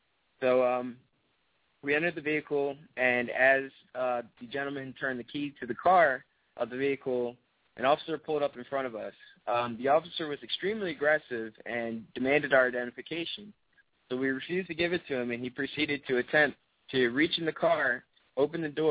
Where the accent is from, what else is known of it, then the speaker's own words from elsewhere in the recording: Williamstown, New Jersey, United States; I'm actually from Williamstown, New Jersey.